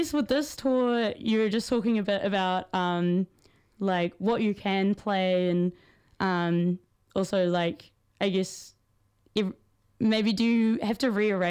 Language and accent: English; South Island, New Zealand; I'm actually from the South Island.